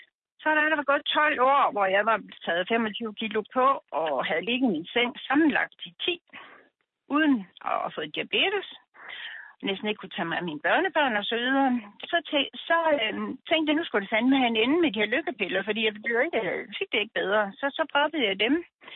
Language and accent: Danish; Jutland, Denmark; For det første er jeg jyde